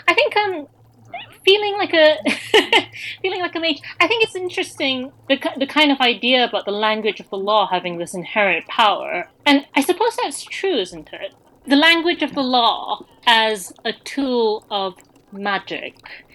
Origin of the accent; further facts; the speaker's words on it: Malaysia; But being Malaysian, I'm basically obsessed with food